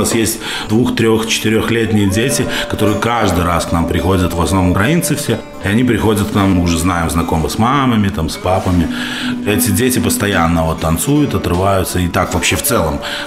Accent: Belarus; А когда узнал, что мы еще белорусы

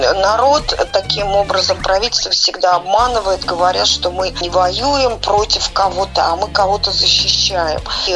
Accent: Moscow, Russia; now in Germany; несмотря на то, что я россиянка и выходец из Москвы.

